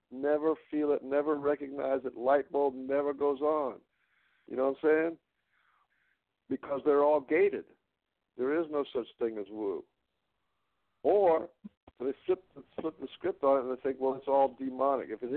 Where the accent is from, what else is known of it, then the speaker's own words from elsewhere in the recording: United States; born there; I have this education, and I was born in America